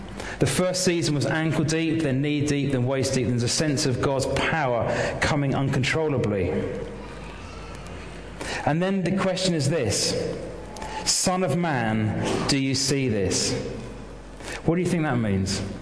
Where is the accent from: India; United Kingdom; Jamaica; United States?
United Kingdom; Chorleywood, East of England; I remember growing up in Chorley Wood, and … was about 14 years old, and my dad invited him to begin to come traveling with him on ministry trips.